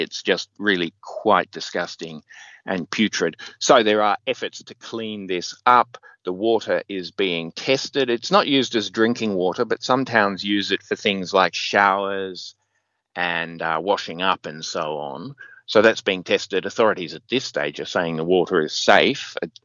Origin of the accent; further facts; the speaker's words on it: New South Wales, Australia; Apparently, I'm from New South Wales, so we don't really follow AFL